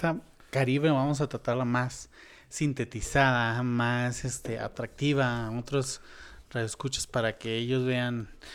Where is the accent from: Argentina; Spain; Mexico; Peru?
Mexico; Tijuana, Baja California; also born or lived in Mexico City; de mi tierra, de Tijuanita, aunque digan que soy chilango. Sí, soy chilango, pero viví toda mi vida en Tijuana